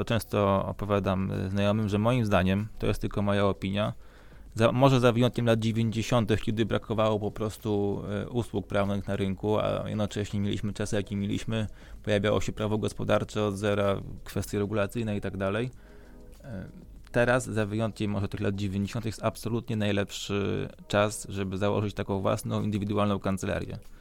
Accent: Skierniewice, Łódź Voivodeship, Poland; moved away as an adult; also born or lived in Lublin / Warsaw; Ja pochodzę ze Skierniewic, ale prawda jest taka, że wyjechałem na studia do Lublina. Później przeprowadziłem się do Warszawy i w Skierniewicach niestety, ale może za wyjątkiem pierwszego roku studiów, dosyć rzadko bywałem. Dopiero teraz jakby jestem z powrotem częściej.

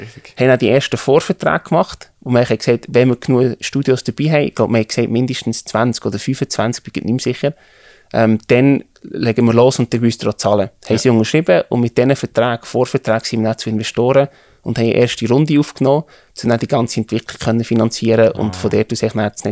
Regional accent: Bern, Switzerland; Ich bin im Emmental aufgewachsen, habe in St. Gallen studiert, bin immer auch zwischen Bern, Zürich und St. Gallen unterwegs gewesen

